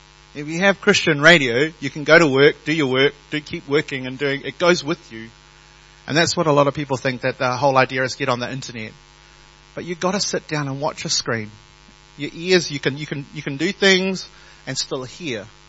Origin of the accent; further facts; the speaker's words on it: Samoa; first language Samoan; English is a second language; I'm Samoan. I'm a Samoan chief. I'm a Samoan Matai. And I speak Samoan. I was brought up in Samoa. I don't look it, but I am.